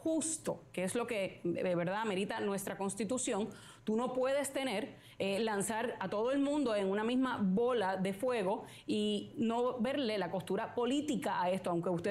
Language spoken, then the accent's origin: Spanish; United States; Spanish is a second language; Esto a mí me da vergüenza como americana